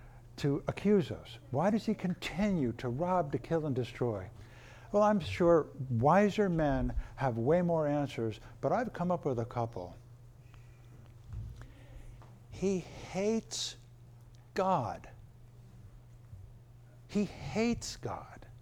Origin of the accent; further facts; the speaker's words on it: New Jersey, United States; My problem being born and raised in New Jersey is that it looks worse than it actually is.